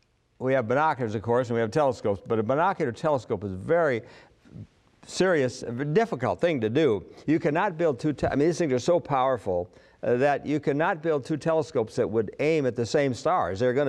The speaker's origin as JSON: {"language": "English", "region": "Colorado", "country": "United States", "said": "I'm from Colorado."}